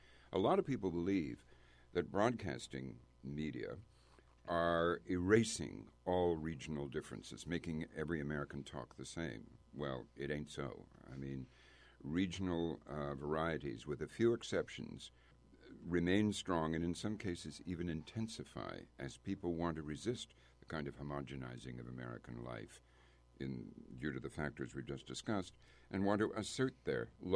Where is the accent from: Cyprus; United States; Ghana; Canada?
Canada; Nova Scotia; a spirit of the time in Nova Scotia where I grew up where we looked for our values to London before we looked anywhere else.